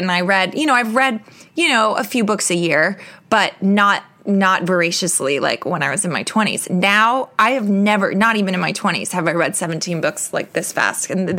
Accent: New York, United States; Like I'm a New Yorker. I don't drive.

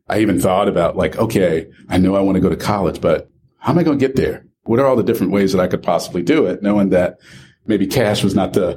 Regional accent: Orlando, Florida, United States; I think growing up in Orlando, because I did grade school and high school in Orlando, really diverse, right?

